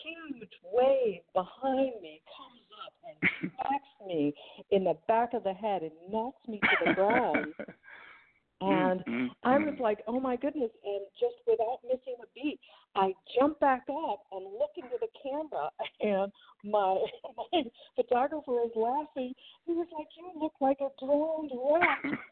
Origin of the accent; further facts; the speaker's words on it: Midwest, United States; And growing up in the Midwest, I had covered tornadoes and severe storms, but I had never seen a hurricane